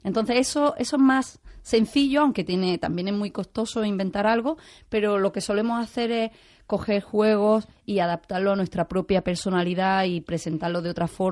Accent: Huétor Vega, Andalusia, Spain; casualmente conocí a un mago que veraneaba en mi pueblo, Huetorvega

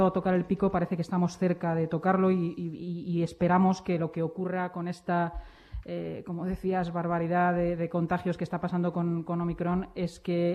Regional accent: Spain; Como española

